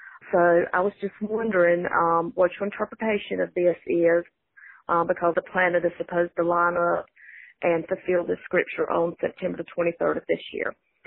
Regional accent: Clayton, North Carolina, United States; Hey, Dr. Davey … I'm from Clayton, North Carolina. I listen to you every morning on 92.5

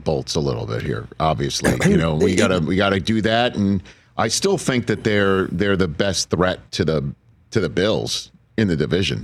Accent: Staten Island, New York, United States; But he's a fellow Staten Islander. He's from my hometown.

